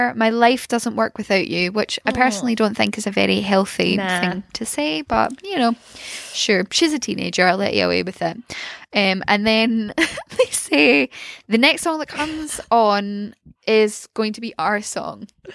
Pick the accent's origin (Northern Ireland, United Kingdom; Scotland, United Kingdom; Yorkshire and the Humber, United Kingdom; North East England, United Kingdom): Scotland, United Kingdom; accent: Scottish; you're welcome to feedback on how horrifically my Scottish accent is destroying your wonderful name.